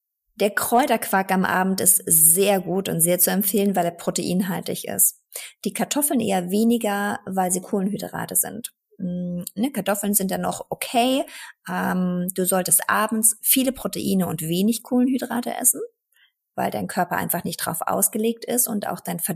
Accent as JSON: {"language": "German", "region": "Berlin", "country": "Germany", "said": "ich habe ja in Köln in der Deutschen Sporthochschule studiert und promoviert. Und als Berlinerin"}